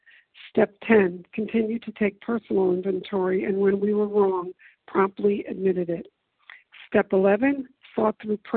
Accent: Lillian, Alabama, United States; I'm from Lillian, Alabama, and I'm very grateful to be doing service this morning.

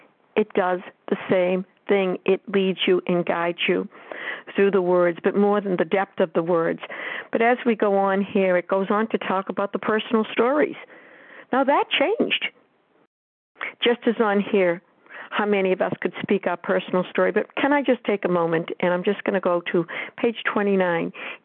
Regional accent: New Hampshire, United States; I am from New Hampshire, and I am recovered by the grace of God.

